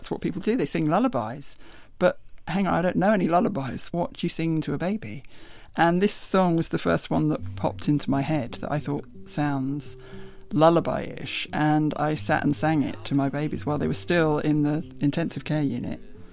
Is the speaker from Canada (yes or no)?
no; United Kingdom; being British, no one ever mentions things like